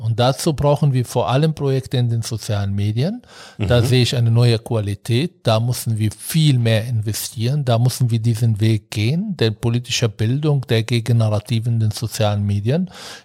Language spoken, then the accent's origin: German; Berlin, Germany; Wir haben hier angefangen, als Berliner übrigens in Bayern zu arbeiten.